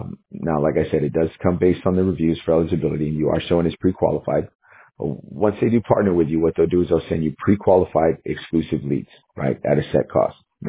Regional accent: Texas, United States; I'm also here from Texas.

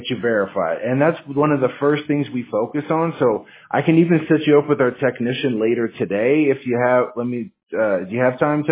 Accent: Washington, United States; I'm from Washington, but still California.

